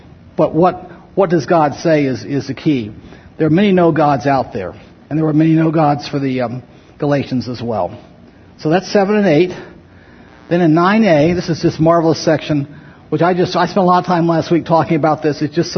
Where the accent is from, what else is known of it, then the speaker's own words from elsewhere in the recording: Miami, Florida, United States; I grew up in Miami, Florida, so a lot of Jewish kids I went to school